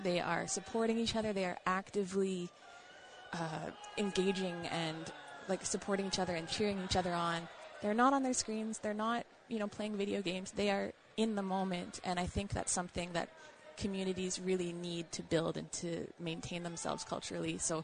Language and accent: English; Canada; I'm from Canada.